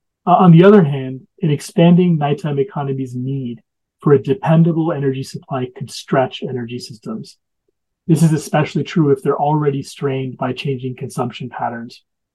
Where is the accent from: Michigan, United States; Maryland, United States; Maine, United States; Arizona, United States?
Arizona, United States; I grew up in Arizona, where we've always dealt with extreme heat